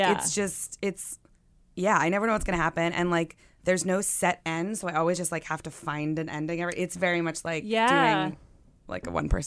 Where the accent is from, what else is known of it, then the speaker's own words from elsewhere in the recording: the South, United States; also born or lived in Los Angeles; I'm from the South originally, but when I was out